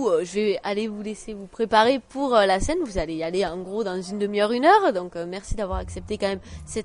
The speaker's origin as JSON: {"language": "French", "region": "Occitanie", "country": "France", "said": "nous, on est de l'Aveyron"}